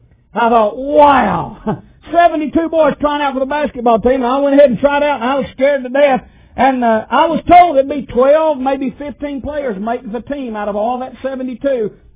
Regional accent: Alabama, United States; When I was born in Alabama, I think I told you that. And I grew up in a little town close to Arab, Alabama. Arab is about 25 miles from Huntsville.

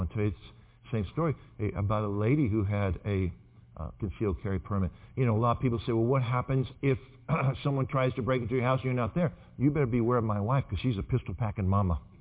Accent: Oklahoma, United States; See, I'm from Oklahoma. That's, you know, where a lot of cowboys are.

